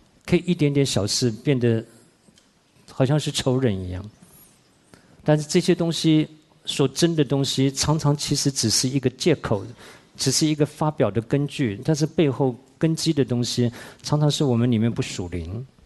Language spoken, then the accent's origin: Chinese; Shandong, China; 我说我不是啊，我说我是山东人